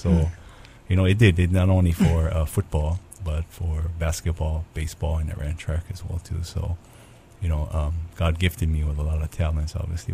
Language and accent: English; Kailua, Hawaii, United States; Grew up in Kailua on Oahu.